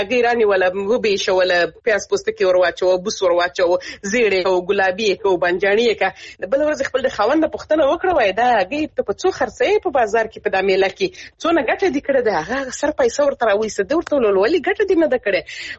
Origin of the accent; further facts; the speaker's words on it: Helmand, Afghanistan; زه خپله د هلمند ولایت څخه یم، هلمند ولایت کې د لرې پرتو سیمو کې زه همیشه تګ راتګ کلیوالو سره لرم، دوستانو سره، ځکه چې موږ خپله د کلي خلک یو.